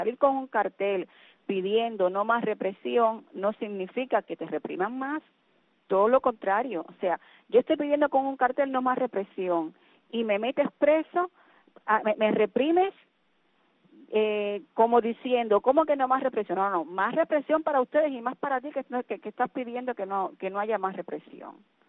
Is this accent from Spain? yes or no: no; Cuba; nosotros somos el pueblo cubano